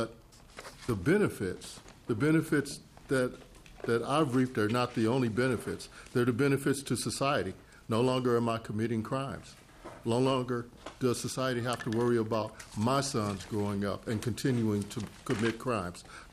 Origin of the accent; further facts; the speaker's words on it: Chicago, Illinois, United States; I come from Chicago. I grew up there in tougher neighborhoods. I grew up in the inner city slums. Really, grew up in the projects.